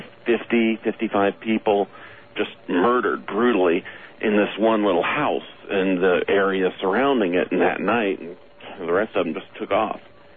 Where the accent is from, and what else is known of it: Alabama, United States; born or raised there